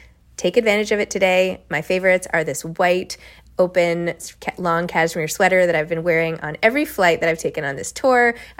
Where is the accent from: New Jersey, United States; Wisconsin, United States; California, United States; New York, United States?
New York, United States; I'm being from New York, grown up going to the Reservoir, which plays a central role in the story.